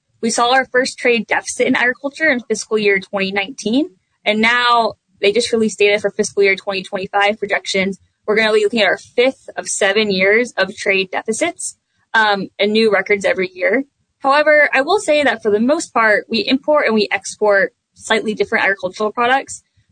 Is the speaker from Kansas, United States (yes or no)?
yes; Kansas, United States; also born or lived in Mississippi; now in Sacramento, United States; Unfortunately, no, but I am from the Midwest. So I grew up in Kansas, outside of Kansas City.